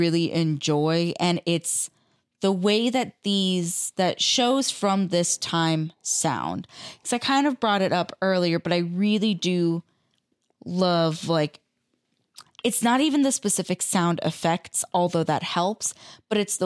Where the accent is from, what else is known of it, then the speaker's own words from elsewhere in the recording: United States; as an American, we do have very crunchy accents.